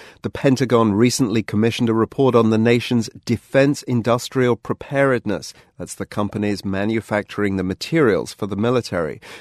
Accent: United Kingdom; now in United States; as a Brit who's now lived here in the United States for so long that I now vote.

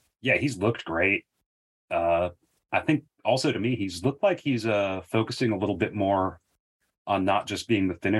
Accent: Seattle, Washington, United States; And I'm also going with her because she was drafted by my hometown, Seattle Reign.

